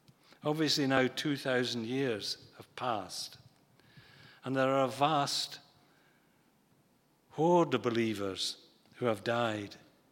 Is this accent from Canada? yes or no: no; Scotland, United Kingdom; which I didn't think, as a Scotsman, was really good value for money.